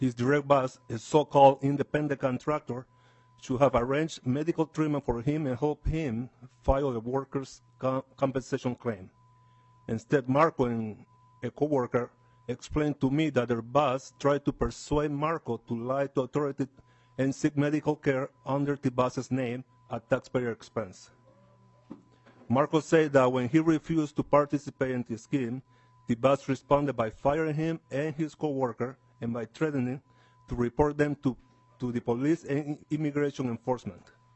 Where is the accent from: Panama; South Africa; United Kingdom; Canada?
Panama; English is a second language; moved away as an adult; now in Hugo, United States; I'm originally from Panama, and my wife is from Minnesota, and we now live in Hugo.